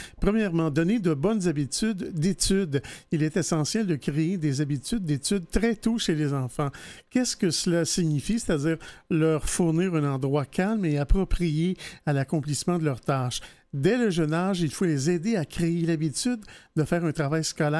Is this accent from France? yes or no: no; Montreal, Quebec, Canada; Et je voulais parler ici chez nous, à Montréal